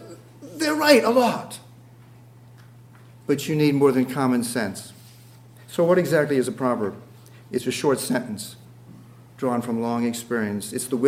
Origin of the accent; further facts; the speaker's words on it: New England, United States; When I was just a boy, my grandfather owned a fuel oil delivery company. I'm from New England.